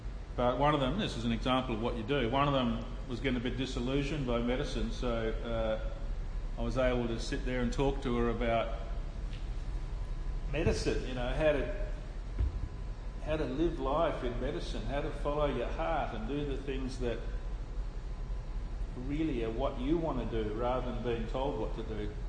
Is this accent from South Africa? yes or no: no; Bassendean, Western Australia, Australia; So I'm a real sort of Bogan type young bloke. Grew up in a Bogan area, Bassendean.